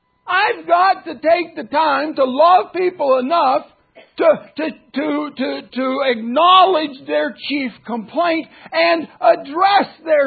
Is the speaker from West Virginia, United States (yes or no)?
yes; West Virginia, United States; I'm from West Virginia. We had outdoor plumbing for a while, see?